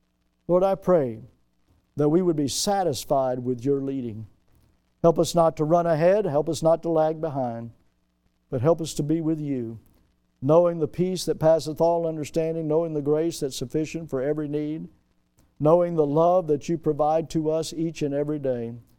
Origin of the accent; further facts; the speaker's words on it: Milton, Florida, United States; born there; I'm thankful I was born in Milton, Florida